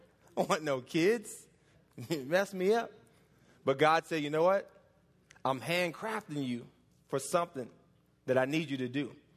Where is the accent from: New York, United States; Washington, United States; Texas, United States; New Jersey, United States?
New York, United States; Bronx; I grew up in the Bronx, New York. Born and raised there. Grew up in the projects.